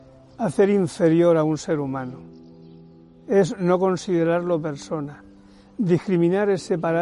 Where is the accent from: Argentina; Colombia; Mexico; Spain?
Spain; soy de España